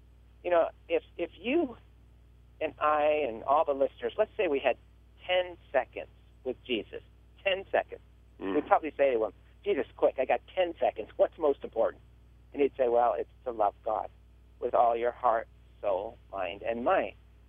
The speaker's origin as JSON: {"language": "English", "region": "New Mexico", "country": "United States", "also_born_or_lived": "Foster City", "said": "You know, I'm from New Mexico. In fact, I'm calling you right now from New Mexico, but for several years, our family lived in the San Francisco Bay Area. We lived on the peninsula in Foster City."}